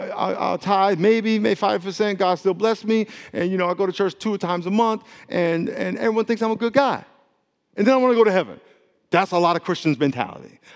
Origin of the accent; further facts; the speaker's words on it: San Diego, California, United States; We grew up in Calvary Chapel here in San Diego